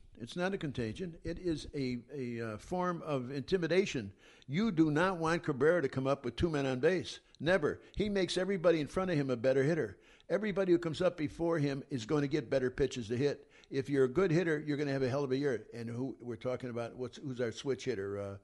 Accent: Chicago, Illinois, United States; I mean, I grew up in Chicago.

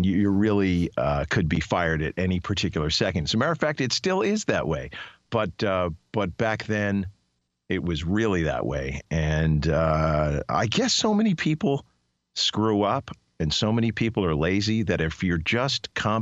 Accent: New York, United States; In radio, I was pretty driven when I was growing up in New York.

